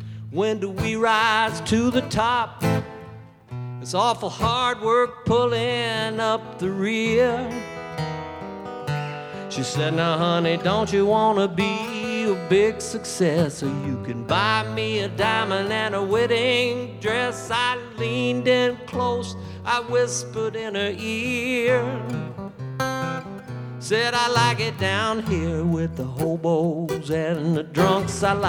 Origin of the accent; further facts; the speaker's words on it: Deep South, United States; I'm from the Deep South, and it's just about how much I love the Deep South and all the crazy people and crazy things that happen in the Deep South.